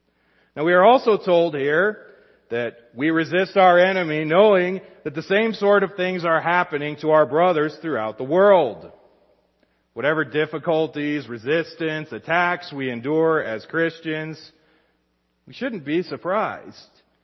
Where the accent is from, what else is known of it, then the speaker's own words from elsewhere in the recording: Wyoming, United States; Once in a while, I remember growing up in Wyoming, we'd have a mountain lion wander into town.